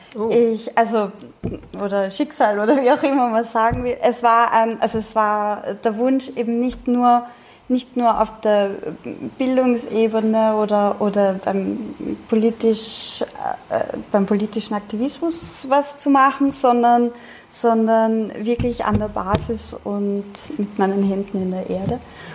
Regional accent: Klosterneuburg, Lower Austria, Austria; Ich komme ursprünglich aus Klosterneuburg, das ist gleich neben Wien. Nach über viele, viele verschiedene Wege habe ich da jetzt in die Südoststeiermark gebracht.

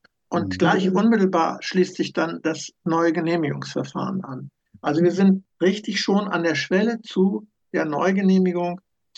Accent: Lower Saxony, Germany; also ich bin hier im Wendland auch groß geworden. Ich habe sogar einen ganz, ganz direkten Bezug zu Gorleben. Meine Großeltern haben da gelebt.

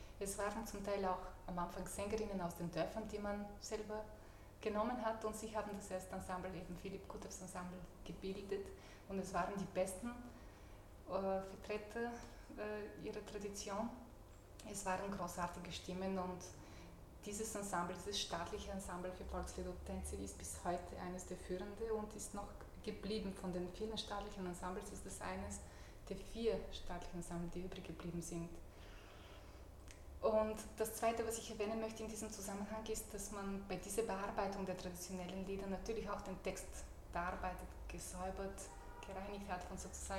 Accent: Bulgaria; ich bin selber Bulgarin

